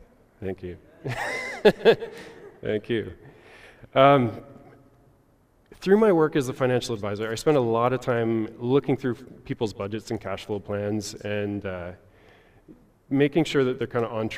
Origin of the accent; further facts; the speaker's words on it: Nova Scotia, Canada; we live in farmland. We're surrounded by dairy farms. I'm not a city guy. I grew up in backwoods in Nova Scotia.